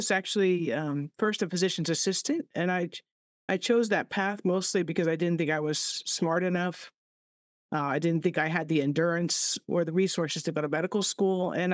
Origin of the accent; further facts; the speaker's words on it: Rockland, New York, United States; I grew up in Rockland, just over the border in New York, and yeah, so I'm home, and I feel like I'm with my people.